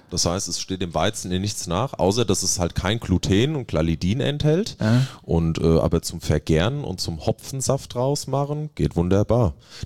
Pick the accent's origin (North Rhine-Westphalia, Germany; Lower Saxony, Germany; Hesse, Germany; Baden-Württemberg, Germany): Hesse, Germany; Wir kommen aus der Wetterau